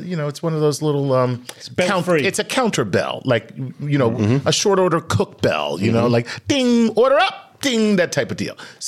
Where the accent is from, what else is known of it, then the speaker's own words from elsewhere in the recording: Queens, New York, United States; I'm from Queens. I'm just saying.